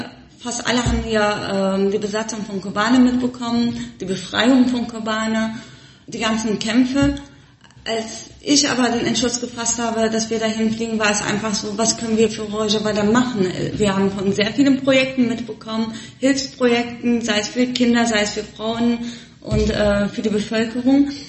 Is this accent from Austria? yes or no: no; Germany; Ich bin Kurdin, ich bin aber in Deutschland groß geworden, also ich bin in Deutschland geboren. Meine Eltern, also wir kommen aus einer Stadt namens Dersim, was 1938 schon einem Genozid unterführt worden ist.